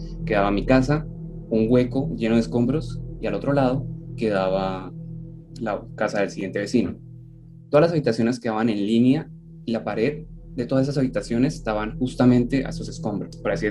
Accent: Barrancabermeja, Santander, Colombia; yo nací en Barranca Bermeja, Santander, un pueblo que está creciendo, no muy lejos de aquí de Bucaramanga, donde estamos en este momento. Y viví ahí casi toda mi vida, hasta los 16 años, que decidí mudarme junto a mi familia a la ciudad de Bucaramanga

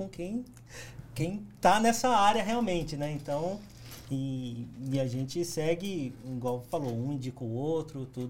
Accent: São José dos Campos, São Paulo, Brazil; Então, sou joseense, mais um.

